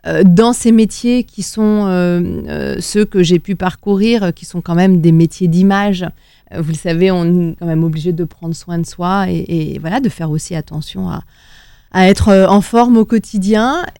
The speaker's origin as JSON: {"language": "French", "town": "Nantes", "region": "Pays de la Loire", "country": "France", "tie": "born or raised there", "moved": "as an adult", "lives_now": "Paris, France", "said": "Alors j'ai grandi à Nantes, et j'ai vécu à Nantes jusqu'à l'âge de 18 ans, où je suis arrivée à Paris pour me présenter à l'élection de Miss France, et puis ensuite j'ai jamais quitté Paris depuis."}